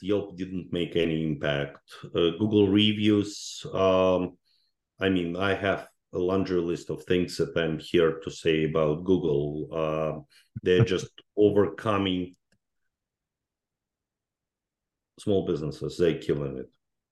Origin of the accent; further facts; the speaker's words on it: Ukraine; English is a second language; moved away as an adult; now in United States; I'm an immigrant into this country 30 years ago. I came from Ukraine to United States.